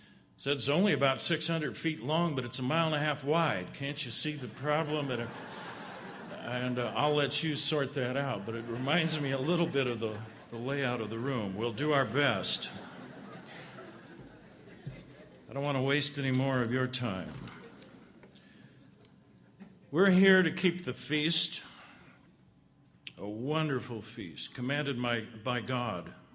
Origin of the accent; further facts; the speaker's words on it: South Dakota, United States; And when I say I'm from South Dakota, I get looks from where is it to expressions of sympathy.